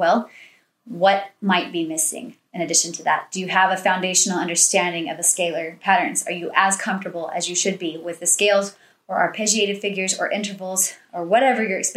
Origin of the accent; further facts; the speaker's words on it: Texas, United States; I grew up in Texas, and there was this all-state competition where everyone in the state was assigned the exact same series of etudes.